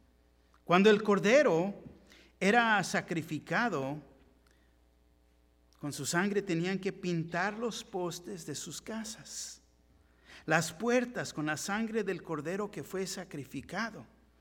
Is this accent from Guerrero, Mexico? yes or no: no; Tijuana, Baja California, Mexico; Yo me recuerdo cuando era niño. De niño en Tijuana, tenía un gallo.